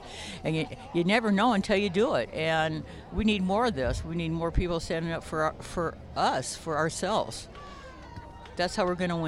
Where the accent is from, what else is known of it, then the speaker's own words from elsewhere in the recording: Sioux City, Iowa, United States; I'm from Sioux City.